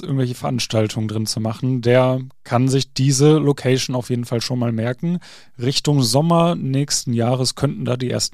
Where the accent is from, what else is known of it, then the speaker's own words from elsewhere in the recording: Hattingen, North Rhine-Westphalia, Germany; Auch in Hattingen, wo ich herkomme, da gab es ein Kino. Als ich ganz klein war, habe ich meinen ersten Film da geschaut